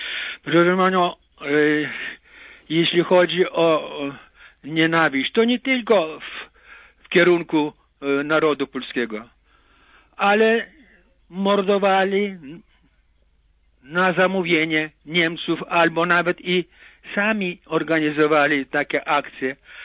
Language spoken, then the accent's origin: Polish; Terebovlia, Ternopil Oblast, Ukraine; wszystko na ziemi trębowskiej, bo ja jestem z Trębowli, proszę panią